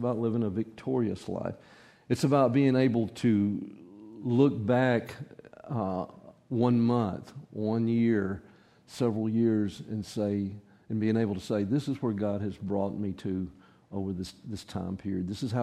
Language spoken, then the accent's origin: English; Selma, Alabama, United States; Some of you know that my home, I grew up in Selma, Alabama.